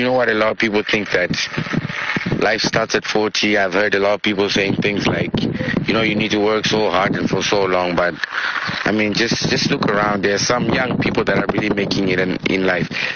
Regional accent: Harare, Zimbabwe; now in Cyprus; I'm from Harare, currently based in Old Cyprus, studying international law. I'm 19 years old

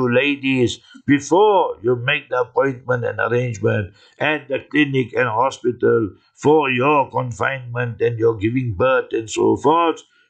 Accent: Heidelberg, Gauteng, South Africa; also born or lived in Newcastle; now in Lenasia, South Africa; When I came here to Lanesia from Newcastle, from Natal to Transvaal, from Natal to Gauteng, you see, 2001, 15 January, I came to Heidelberg, my hometown, and 16 January 2001, I came here, where I'm sitting now in the studio.

